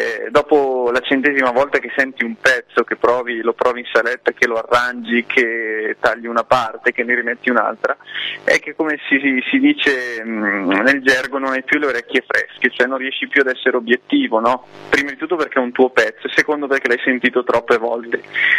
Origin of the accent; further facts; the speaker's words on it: Bergamo, Lombardy, Italy; noi siamo di Bergamo e lei invece abita nella parte opposta del nostro stivale